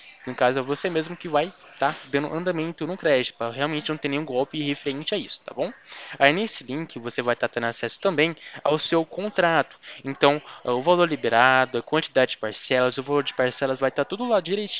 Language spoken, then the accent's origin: Portuguese; Americana, São Paulo, Brazil; eu sou de São Paulo. Sou de São Paulo, Americana.